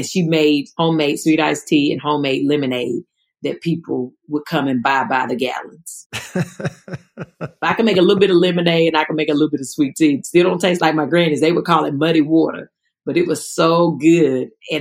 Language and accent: English; Eden, North Carolina, United States; It's a small town. So Eden is the city, right? But I grew up